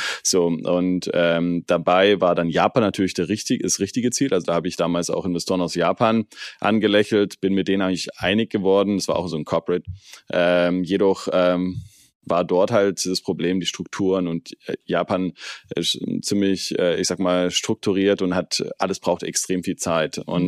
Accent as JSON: {"language": "German", "town": "Rottweil", "region": "Baden-Württemberg", "country": "Germany", "also_born_or_lived": "San Francisco", "said": "am liebsten natürlich in Rottweil, da wo ich herkomme"}